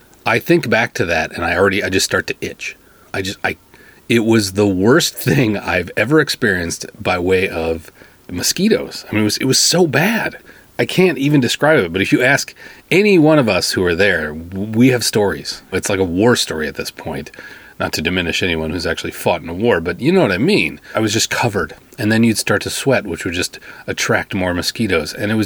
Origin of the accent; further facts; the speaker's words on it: Minnesota, United States; I'm from Minnesota, I can't handle the heat so well.